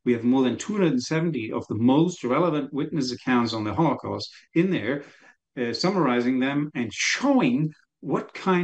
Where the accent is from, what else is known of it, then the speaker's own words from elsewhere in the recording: Germany; accent: German; English is a second language; in my case, back then, 20 years ago, I had still a somewhat stronger German accent. They asked me where I am from. I was from Germany, and I told them.